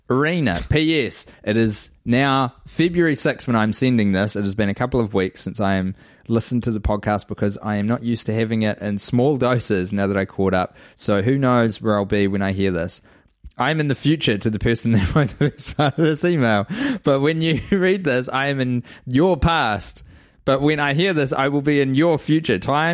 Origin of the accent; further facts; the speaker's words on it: Colombia; English is a second language; I'm originally from Colombia. And being stuck living with my parents as a 23-year-old